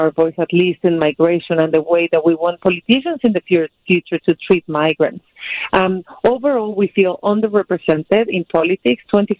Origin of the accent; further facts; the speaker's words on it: Miami, Florida, United States; I'm Cuban from Miami, different than Cuban from Chicago, if you want, or Mexican or Venezuela.